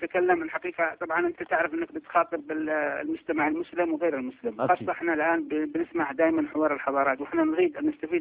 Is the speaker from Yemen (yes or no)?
yes; Yemen; احنا بالذات كيمنيين